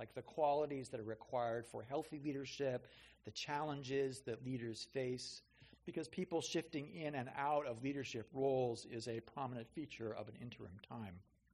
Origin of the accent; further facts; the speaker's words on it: Santa Monica, California, United States; I was raised in Santa Monica to middle-class parents matters to who I am, that I am white in America